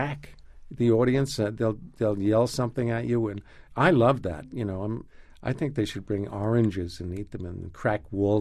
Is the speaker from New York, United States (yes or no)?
yes; Queens, New York, United States; Where I come from in New York, everybody talks like that.